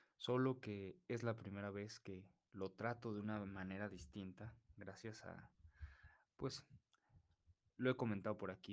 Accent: Mexico City, Mexico; soy saxofonista, ciudadano mexicano, que radico en la indestructible Ciudad de México.

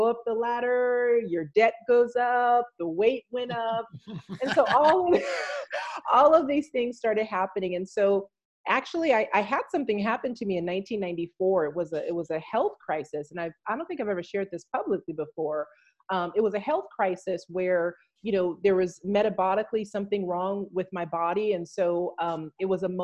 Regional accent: Los Angeles, California, United States; I come from Los Angeles, California, but my family is, I'm telling you, and my family is from South Texas.

